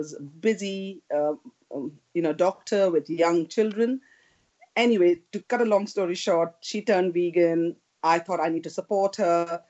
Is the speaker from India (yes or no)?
yes; India; now in United Kingdom; Occasionally, out of curiosity, tried some chicken when I grew up in India in my friend's house, much to my mother's dismay because she was an ethical vegetarian.